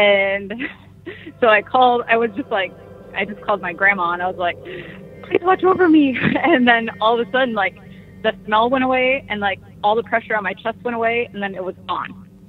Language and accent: English; Michigan, United States; Oh, I was just gonna say because I'm from Michigan.